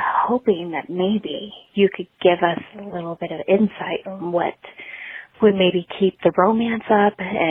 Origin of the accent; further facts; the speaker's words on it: Pacific Northwest, United States; I'm from the Pacific Northwest.